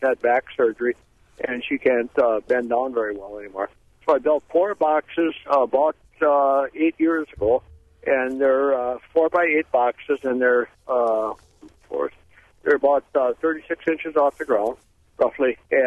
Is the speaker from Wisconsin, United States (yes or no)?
yes; Crivitz, Wisconsin, United States; also born or lived in Sheboygan; I'm from Crivitz as well as from Sheboygan. Okay, I live 6 miles south of Sheboygan, up on Terry Henry.